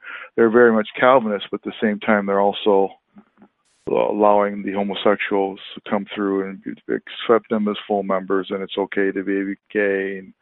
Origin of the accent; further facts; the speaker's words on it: Michigan, United States; No, but I'm from Michigan, and the Lutheran Church is up here too.